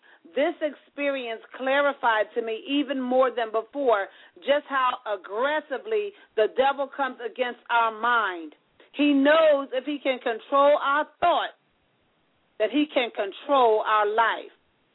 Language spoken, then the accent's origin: English; Fenton, Missouri, United States; the fact that I was a woman from Fenton, Missouri, whom no one knew, wouldn't make any difference in my life or ministry.